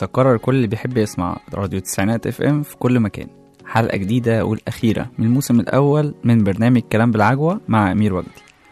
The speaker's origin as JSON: {"language": "Arabic", "country": "Egypt", "said": "احنا كمصريين لينا عاداتنا اللي هتفضل للأبد مش مفهوم مصدرها"}